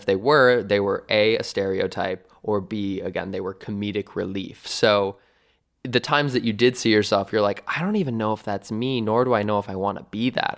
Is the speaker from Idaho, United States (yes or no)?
no; La Crescent, Minnesota, United States; I am from a little town in Minnesota. It's called La Crescent. La Crescent, Minnesota, south of Winona, Minnesota. It's population 4,000.